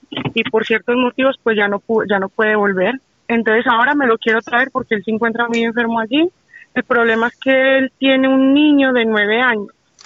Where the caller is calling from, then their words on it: Madrid, Community of Madrid, Spain; desde Madrid.